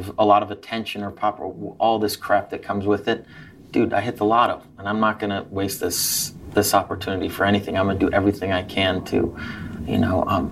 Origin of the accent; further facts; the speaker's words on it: Los Angeles, California, United States; I've grown up with actors. I grew up in Hollywood.